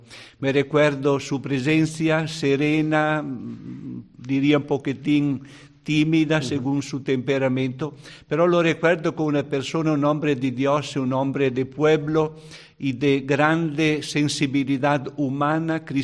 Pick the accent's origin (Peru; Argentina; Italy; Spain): Italy; Vittorio Veneto, Veneto; Spanish is a second language; Él estuvo en Vittorio Veneto, que es mi tierra y mi diócesis, durante 11 años, del 58 al 69.